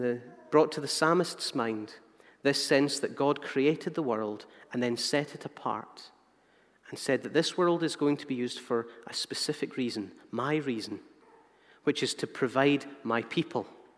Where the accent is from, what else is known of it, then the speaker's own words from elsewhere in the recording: Hamilton, Scotland, United Kingdom; when I was younger, maybe I wanted to go down to the corner shop where I grew up in Hamilton.